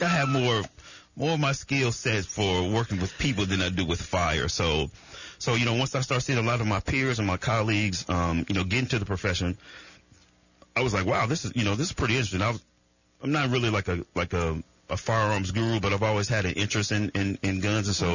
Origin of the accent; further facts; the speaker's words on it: St. Louis, Missouri, United States; You know, I'm originally from St. Louis, so of course, you know, it's Redbird Nation all year long.